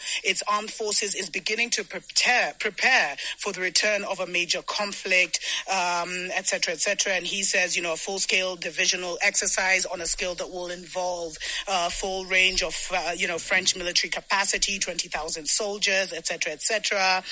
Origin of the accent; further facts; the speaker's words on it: Kenya; That's where we find ourselves as a Kenyan people.